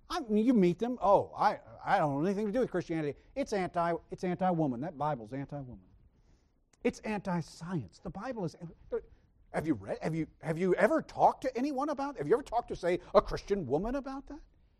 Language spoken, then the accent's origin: English; Georgia, United States; also born or lived in Idaho; Just as I tell people I'm from Georgia, because that's where I was raised mostly, though I was actually born in Idaho, of all places, lived there about 5 weeks.